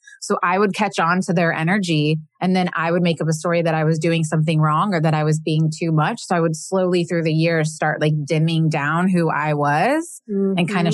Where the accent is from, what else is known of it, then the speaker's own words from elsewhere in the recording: Midwest, United States; So for me, let's see, I grew up in the Midwest. I have absolutely no sisters.